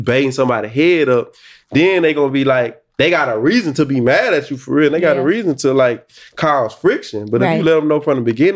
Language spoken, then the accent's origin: English; Alabama, United States; Like, I'm from Alabama, bro. I never been out of Alabama, you know what I'm saying?